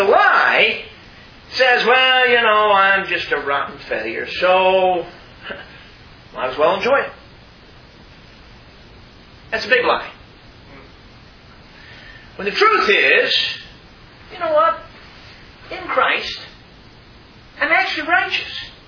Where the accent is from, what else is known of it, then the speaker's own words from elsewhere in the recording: Chicago, Illinois, United States; Well, you know, I grew up in Chicago. I don't know anything about living out in the country.